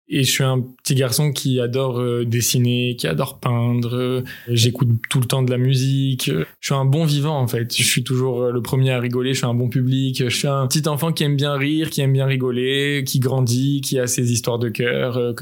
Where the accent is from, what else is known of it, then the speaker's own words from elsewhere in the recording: Paris, Île-de-France, France; born there; Je suis né à Paris, j'ai grandi au sein d'une famille de confession juive, entouré de mes 3 grands frères et ma grande sœur.